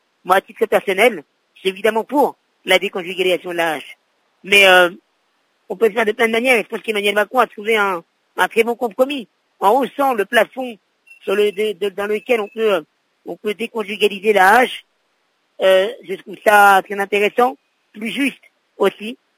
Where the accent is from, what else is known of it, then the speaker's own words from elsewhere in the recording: France; born there; je suis français, je suis né en France, mais mes parents sont nés en Algérie, sont dans la guerre d'Algérie.